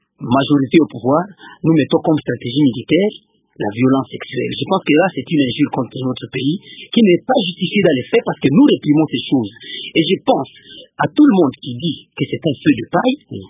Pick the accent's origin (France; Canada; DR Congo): DR Congo; North Kivu; Moi, je viens du Nord Kivu.